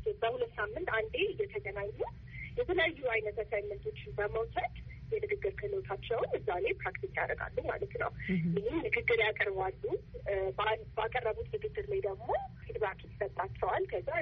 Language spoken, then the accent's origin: Amharic; Addis Ababa, Ethiopia; የኮሚኒኬሽን ወይ የተግባቦት ባለሙያ ነኝ። ሰራው አዲስ አበባ ነው ተወልጄ ያደኩት።